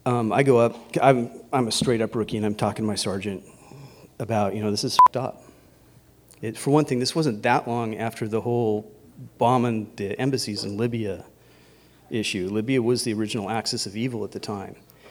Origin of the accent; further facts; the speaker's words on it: Chad; English is a second language; I was a math professor in Chad. It's like, you're from where? I'm from Chad.